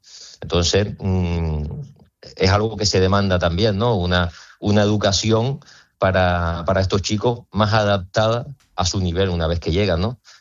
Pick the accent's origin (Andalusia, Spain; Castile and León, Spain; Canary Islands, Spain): Canary Islands, Spain; Puerto de la Cruz; Mira, justamente yo soy del Puerto de la Cruz.